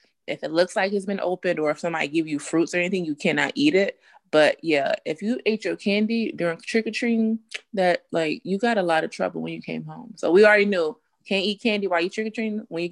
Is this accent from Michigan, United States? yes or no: yes; Muskegon, Michigan, United States; now in Grand Rapids, United States; I am a resident of Grand Rapids, and I'm originally from Muskegon, but I've been in Grand Rapids for a good chunk of time now.